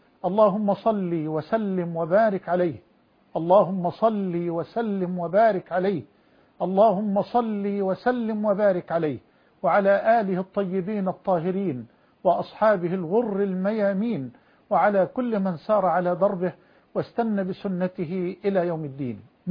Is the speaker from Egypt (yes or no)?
yes; Egypt; وأسأل الله أن يحفظ بلدنا مصر وجميع بلاد المسلمين